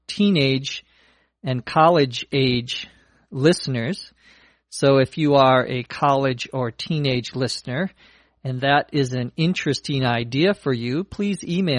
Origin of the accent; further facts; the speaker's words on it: Los Angeles, California, United States; from Los Angeles.